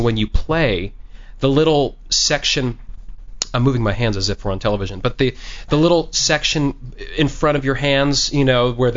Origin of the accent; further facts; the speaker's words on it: New York City, New York, United States; I learned to drive there because I grew up in New York City.